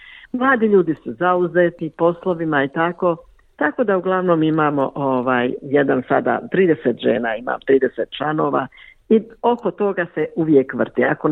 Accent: Bosnia & Herzegovina; moved away; kao što sam došla ja iz Bosne i Hercegovine, iz rata

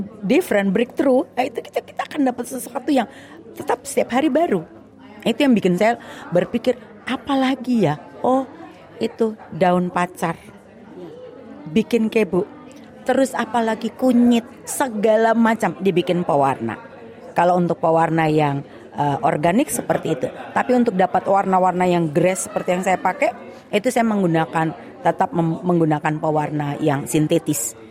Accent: Tanimbar, Maluku, Indonesia; Saya memang perempuan Tanimbar, papa saya dari Tanimbar.

